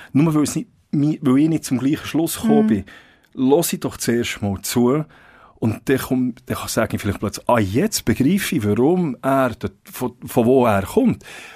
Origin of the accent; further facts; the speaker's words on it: Switzerland; für einen als Schweizer